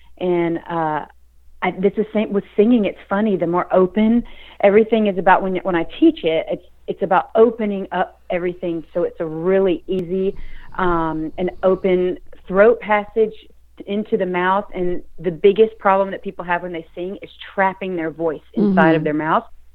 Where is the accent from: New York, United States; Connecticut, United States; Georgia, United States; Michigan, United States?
Georgia, United States; because I am from Georgia. I'm from South Georgia. My parents' families were farmers, very rural.